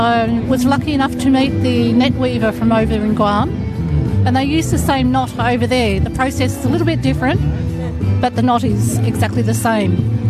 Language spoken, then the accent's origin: English; Swan Hill, Victoria, Australia; I'm from Swan Hill in Victoria. I was born in Wamba Wamba, Wadi Wadi country. My dad's Yorta Yorta and my mother is Nurindjuri.